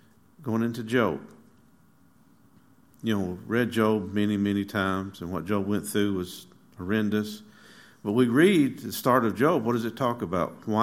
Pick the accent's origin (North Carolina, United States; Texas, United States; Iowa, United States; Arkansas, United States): Arkansas, United States; from Arkansas, and so I understand that role.